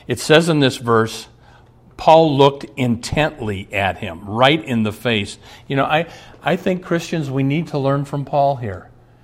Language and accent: English; Omaha, Nebraska, United States; I can remember my home church that I grew up in Omaha.